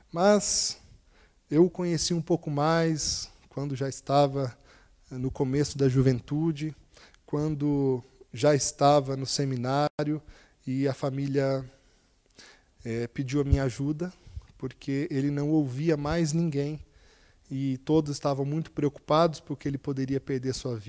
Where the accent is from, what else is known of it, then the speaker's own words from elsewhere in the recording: Cosmópolis, São Paulo, Brazil; Eu lembro, então, de lá na minha cidade, em Cosmópolis